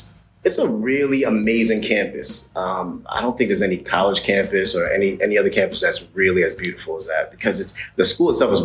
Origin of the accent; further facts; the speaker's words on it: Staten Island, New York, United States; I was from Staten Island, New York, in the 90s. I don't know if you've heard of Shaolin, but … that's where I lived and that's where I tried to thrive.